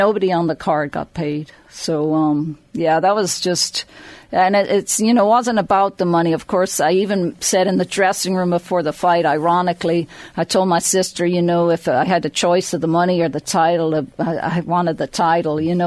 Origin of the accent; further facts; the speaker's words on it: Drogheda, Leinster, Ireland; So I grew up just outside Drogheda